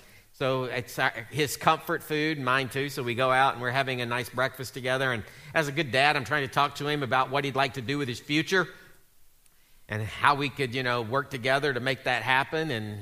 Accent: the South, United States; I know it's cold outside, but, well, actually, it's not cold for you guys. I'm from the South. It's cold.

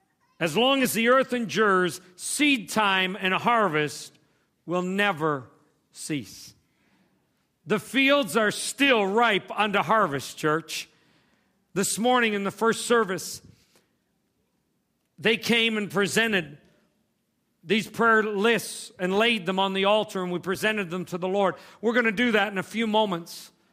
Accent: Mississauga, Ontario, Canada; I grew up in Mississauga, not far from here, down Dixie Road in the QEW back behind Dixie Value Mall there. So this is kind of like home for me whenever I get to come back into Mississauga or Brampton or the Toronto area.

